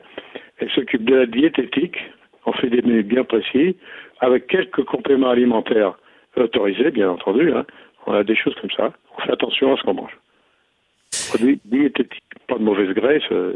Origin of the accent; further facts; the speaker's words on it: Brittany, France; Je suis breton, mais le cidre, on en boit un petit peu, mais pas beaucoup.